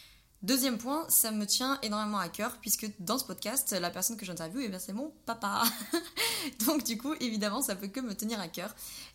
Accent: Auvergne-Rhône-Alpes, France; nous sommes originaires de Drôme Provençale, et en l'occurrence d'un tout petit coin où il n'y a pas énormément de monde.

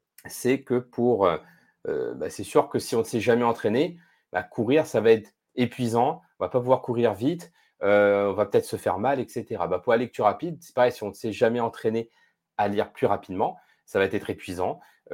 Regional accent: Réunion; Je viens de l'île de la Réunion, donc il y a aussi cet atome crochu entre nous aussi venant des Dom-Tom.

